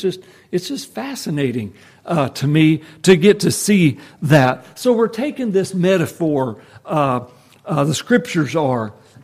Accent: Nebraska, United States; Maybe me more than some of the rest of you, being born and raised in Nebraska. Very few trees where I grew up

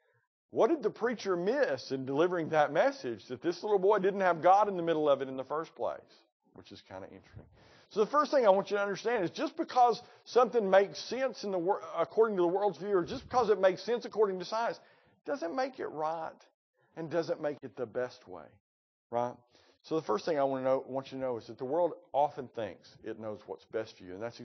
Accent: Appalachia, United States; I grew up in the Appalachians, and I could see it happening.

